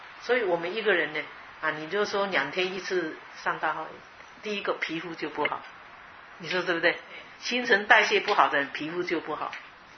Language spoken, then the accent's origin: Chinese; China; now in United States; 我们中国人都有这样，是不是